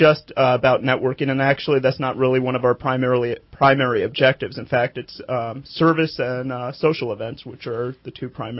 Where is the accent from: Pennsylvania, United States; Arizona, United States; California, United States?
California, United States; Red Bluff; I grew up in the Red Bluff area, been moved back after finishing up law school and college about 6 or 7 years ago